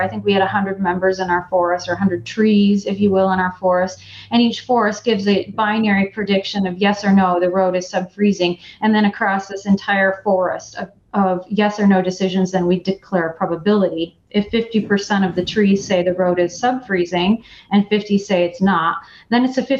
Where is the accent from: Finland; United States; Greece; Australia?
United States; Michigan; I've rarely seen snowflakes this big, and I grew up in Michigan.